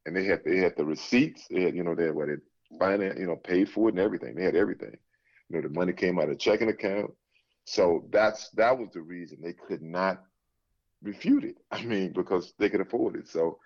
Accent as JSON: {"language": "English", "town": "Sealy", "region": "Texas", "country": "United States", "said": "I'm from Sealy, Texas. I mean, I ain't about California."}